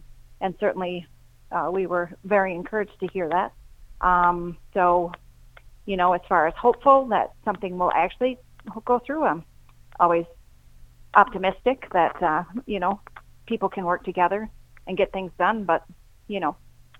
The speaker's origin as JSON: {"language": "English", "town": "Lewiston", "region": "Minnesota", "country": "United States", "said": "I am from Lewiston, Minnesota. I farm with four of my brothers in a partnership here in southeastern Minnesota."}